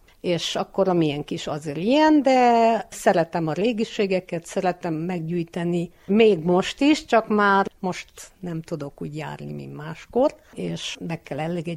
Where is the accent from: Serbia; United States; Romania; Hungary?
Romania; Gurghiu, Mureș County; now in Târgu Mureș, Romania; évet Vásárhelyen éltünk, és 13 éve lakunk itthon Disznajón, mivel nagyon, de nagyon szerettem én Disznajót, és mindenhol büszke voltam rá. Mindig dicsekedtem, hogy honnan származok, mert ez egy munkás, szorgalmas emberekkel lakott falu